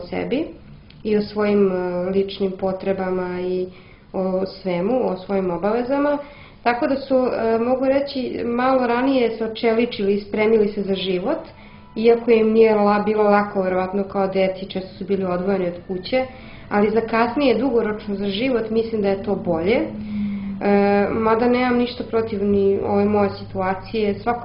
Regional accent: Belgrade, Serbia; ja sam iz Beograda, kao što rekoh imam 30 godina

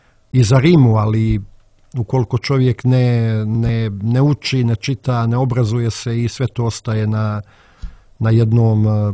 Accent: Montenegro; A šta bi moglo kod nas u Drobnjaku i Uskocima da se napiše nego Smaila Gačengić?

